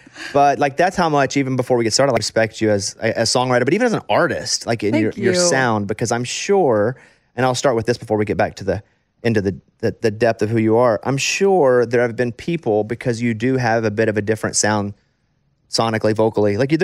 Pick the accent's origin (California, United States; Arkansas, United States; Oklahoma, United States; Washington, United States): Arkansas, United States; I'm from Arkansas, and I've been to Ole Miss a bunch of times